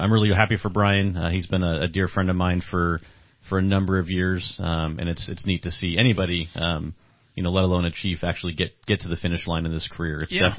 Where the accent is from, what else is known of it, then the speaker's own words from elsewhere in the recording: California, United States; Myself, you know, I came from Southern California. Yeah. You know, I started my career down there